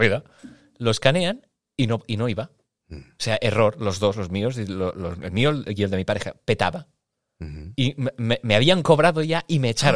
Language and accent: Spanish; Barcelona, Catalonia, Spain; que dije, ¿de dónde eres? Barcelona, y antes era...